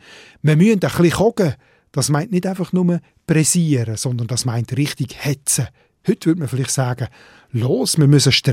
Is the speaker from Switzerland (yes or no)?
yes; Solothurn, Switzerland; Dort, wo ich herkomme, im Solothurner Schwarzbubenland, dort sagt man übrigens Masperli.